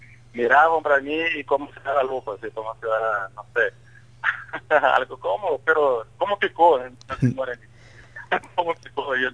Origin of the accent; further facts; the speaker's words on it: Brazil; now in Paraguay; Desde Brasil, siempre los gustos clásicos, pero nosotros, como brasileños y mi esposa rusa